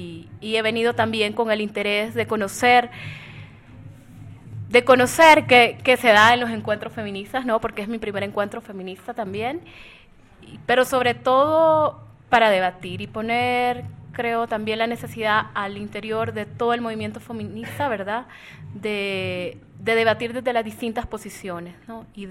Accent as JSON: {"language": "Spanish", "country": "El Salvador", "said": "soy del Salvador. Y bueno, he venido a México por dos razones, ¿no?"}